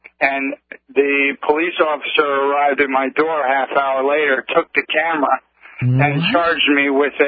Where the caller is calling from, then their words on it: Sarasota, Florida, United States; down here in Sarasota